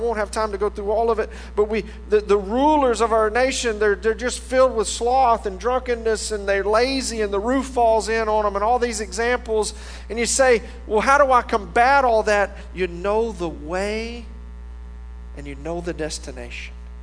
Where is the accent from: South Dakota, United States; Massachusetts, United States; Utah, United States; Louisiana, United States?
Louisiana, United States; I'm from Louisiana. We have parishes. I don't know why.